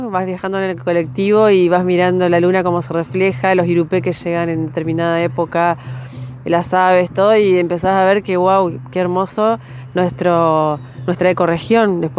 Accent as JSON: {"language": "Spanish", "town": "Paraná", "region": "Entre Ríos", "country": "Argentina", "said": "soy ciudadana de Paraná y amante de este territorio, y lo aprendí a querer mucho viajando a Santa Fe a estudiar."}